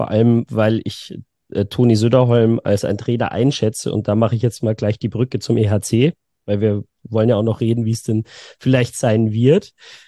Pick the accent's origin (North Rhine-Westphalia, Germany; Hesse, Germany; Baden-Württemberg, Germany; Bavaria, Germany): Bavaria, Germany; Munich; wir als Münchner